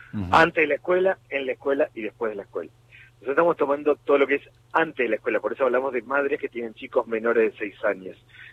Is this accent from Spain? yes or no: no; Moreno, Buenos Aires Province, Argentina; todo el conurbano, de donde vengo yo, de Moreno